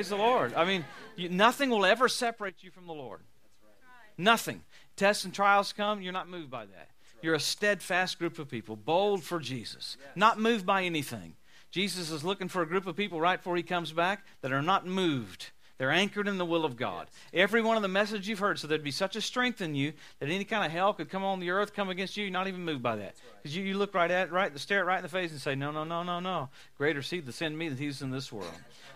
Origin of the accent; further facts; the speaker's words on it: Louisiana, United States; now in Tulsa, United States; And I'm from Louisiana. Colleen and I, we live in Tulsa